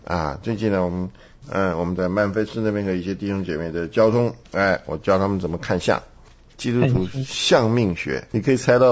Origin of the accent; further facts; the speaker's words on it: China; 这个和咱们中国人的想法做法都不一样。我们中国人看到一个人呢，打的分数都是减分，是不是？